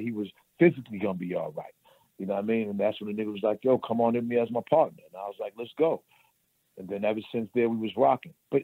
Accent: Boston, Massachusetts, United States; You know, I came from Boston, you know what I'm saying? You know, I came from, you know, the racism up there.

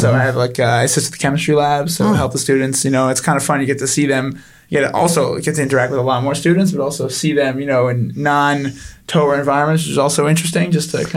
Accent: Lower Merion, Pennsylvania, United States; Yeah, so I'm originally from Philadelphia, just outside of Philadelphia, Lower Merion.

